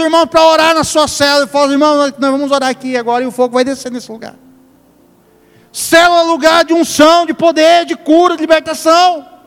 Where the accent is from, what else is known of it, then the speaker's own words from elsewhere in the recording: Exu, Pernambuco, Brazil; born there; Porque eu nasci numa terra chamada Exu, gente, você acredita? Local de nascimento, Exu.